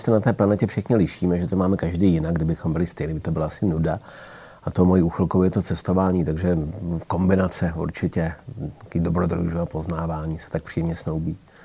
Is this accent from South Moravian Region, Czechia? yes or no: yes; Brno, South Moravian Region, Czechia; jel jsem vlastně ze Severní Koreje domů do Brna